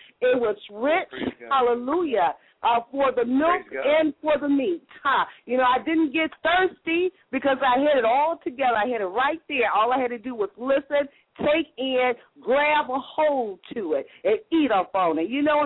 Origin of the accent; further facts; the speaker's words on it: Detroit, Michigan, United States; After first of all, I'm from Detroit.